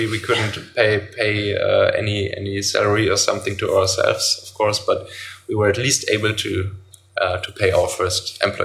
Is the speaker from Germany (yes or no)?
yes; North Rhine-Westphalia, Germany